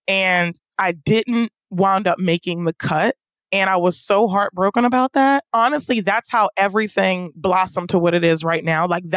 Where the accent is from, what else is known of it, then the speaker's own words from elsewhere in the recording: Baltimore, Maryland, United States; Also, growing up in Baltimore City, a lot of impoverished neighborhoods, a lot of things like that.